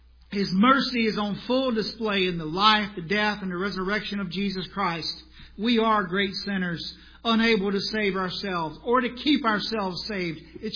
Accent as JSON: {"language": "English", "region": "South Carolina", "country": "United States", "tie": "born or raised there", "said": "I just went to South Carolina, my hometown, a few weeks ago, and took a picture of the church that I was saved in."}